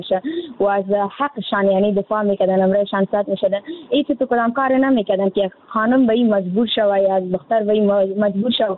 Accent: Afghanistan; در جامعه همه ما افغان هستیم

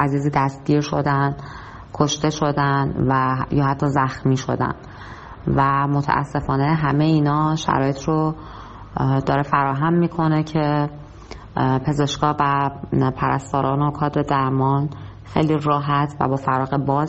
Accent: Iran; moved away as an adult; now in Oman; من الان خودم 3 ساله که از ایران مهاجرت کردم و حالا عمان رو انتخاب کردم به عنوان مقصد اولم.

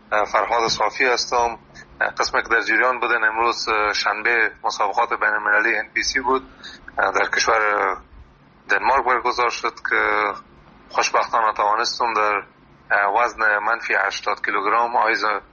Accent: Afghanistan; moved away; مدت 5 سال میشه ما در اروپا زندگی میکنم. ما از افغانستان آمدیم. مدت 5 سال میشه در اروپا زندگی میکنم

